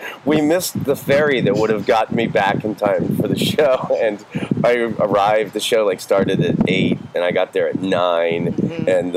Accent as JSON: {"language": "English", "region": "Florida", "country": "United States", "lives_now": "Seattle, United States", "said": "But I love Seattle, and it's, you know, like, I'm from Florida"}